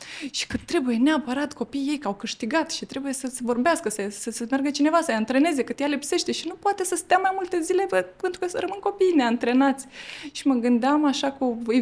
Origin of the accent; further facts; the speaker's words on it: Borisovka, Odesa Oblast, Ukraine; eu sunt din satul Borisovka, raionul Tatar Bunar, regiunea Odessa. Am avut acolo cea mai frumoasă copilărie